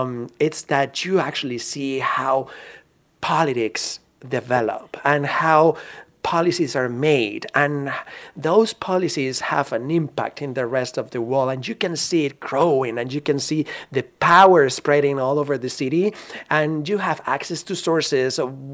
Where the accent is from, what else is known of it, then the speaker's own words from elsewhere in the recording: Barcelona, Catalonia, Spain; I'm originally from Barcelona, Spain.